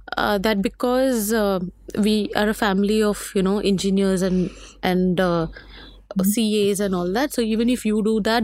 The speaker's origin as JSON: {"language": "English", "town": "Mumbai", "region": "Maharashtra", "country": "India", "said": "I was very good at Hindi, Marathi, because I'm from Bombay, very good in Hindi, Marathi languages, mm. English."}